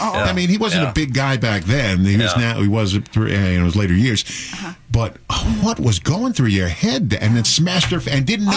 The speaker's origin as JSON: {"language": "English", "town": "Long Island", "region": "New York", "country": "United States", "tie": "born or raised there", "said": "I grew up in Long Island, and at Bethpage State Park, they had the big hill, and it was a huge hill."}